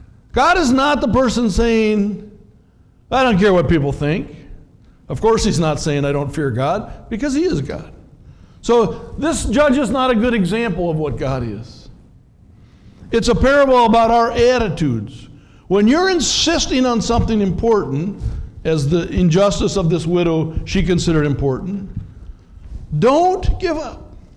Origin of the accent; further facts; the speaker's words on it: Minneapolis, Minnesota, United States; I am the son-in-law of a farmer. I was raised in Minneapolis, a city kid.